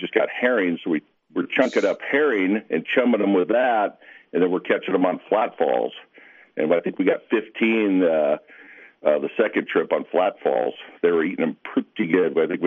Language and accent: English; Redondo Beach, California, United States; moved away as an adult; now in Alaska, United States; I grew up in Redondo Beach, so didn't come up here till the 80s, late 80s, when I came up to Alaska, fell in love with it and just stayed